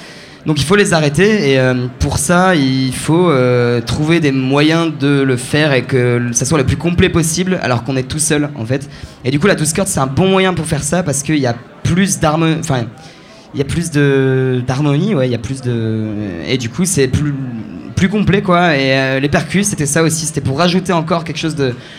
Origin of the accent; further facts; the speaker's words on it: Sucelles, Nouvelle-Aquitaine, France; Ouais, je suis corrézien, ouais. Je viens de Sucelles.